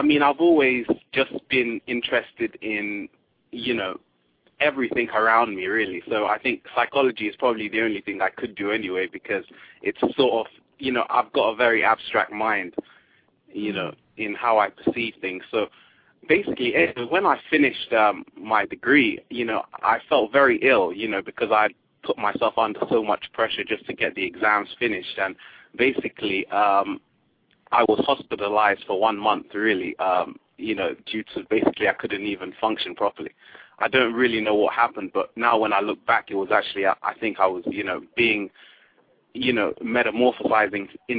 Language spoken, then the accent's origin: English; London, United Kingdom; now in United States; I was born in London. Yes, mm-hmm. London, England. And, you know, I was raised in a very loving background